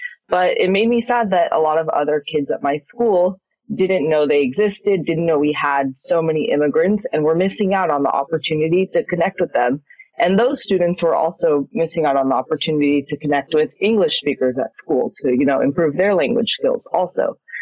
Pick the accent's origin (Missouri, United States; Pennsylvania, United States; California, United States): California, United States; Santa Barbara; now in Durham, United States; I'm currently a freshman and I'm 19, but I'm originally from Santa Barbara, California, which is where I grew up and spent most of my time.